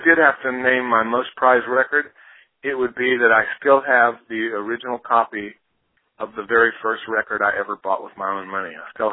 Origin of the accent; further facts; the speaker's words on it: Louisiana, United States; But it's the way I got into roots music and blues music was just from where I was growing up in Louisiana.